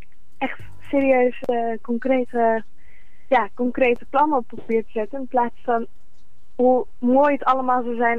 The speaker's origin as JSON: {"language": "Dutch", "town": "Oud-Beijerland", "region": "South Holland", "country": "Netherlands", "said": "Ik kom uit Oud-Beijerland."}